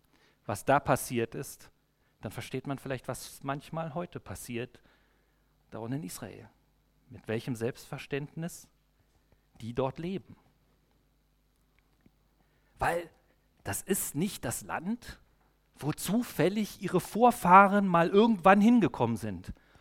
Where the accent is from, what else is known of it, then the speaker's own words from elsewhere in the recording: East Germany, Germany; so als Ossi hatte ich das. Es war ja nicht vorstellbar für mich als 12, 13-Jähriger, dass ich irgendwann mal im Westen bin